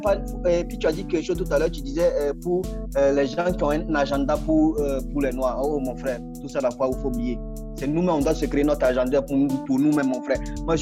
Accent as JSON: {"language": "French", "country": "Burkina Faso", "tie": "born there", "said": "Moi, je suis né au Burkina Faso, là."}